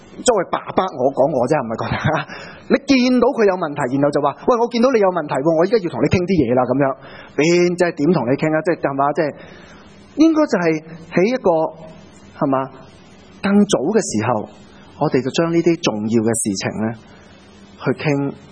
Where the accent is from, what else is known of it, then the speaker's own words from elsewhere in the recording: China; 佢講到啲我哋中國人都會有嘅